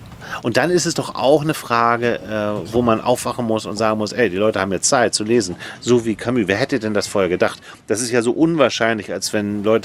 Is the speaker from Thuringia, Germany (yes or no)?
no; Hamburg, Germany; ich bin in Hamburg aufgewachsen.